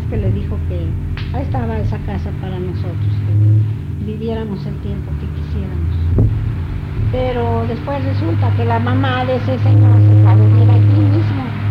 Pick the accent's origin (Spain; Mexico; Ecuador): Mexico; moved away; cuando yo llegué de México, llegué con mi hermana, la que vive aquí, ¿verdad?